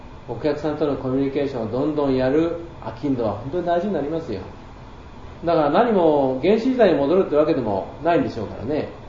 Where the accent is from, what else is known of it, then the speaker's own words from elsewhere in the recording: Suginami, Tokyo, Japan; born there; 私も生まれたのは杉並ですから、だからあの親父は江戸っ子なんですよ